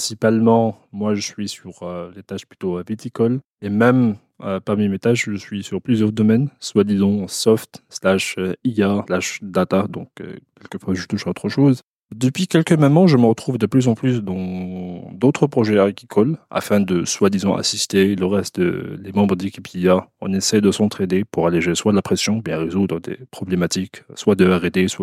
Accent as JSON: {"language": "French", "country": "Algeria", "moved": "as an adult", "lives_now": "France", "said": "j'ai 27 ans, je viens d'Algérie et je suis en France depuis 3 ans plus ou moins."}